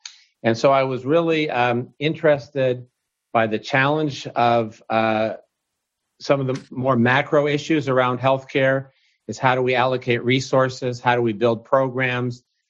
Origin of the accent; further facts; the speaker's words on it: West Lafayette, Indiana, United States; Well, Purdue was a special place for me because I grew up in West Lafayette, Indiana, which is really a college town.